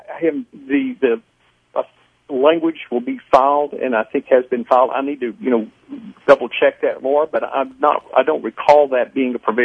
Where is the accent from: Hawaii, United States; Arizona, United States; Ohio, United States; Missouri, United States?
Missouri, United States; St. Louis; born there; I mean, I was born in St. Louis, Missouri, and have a birth certificate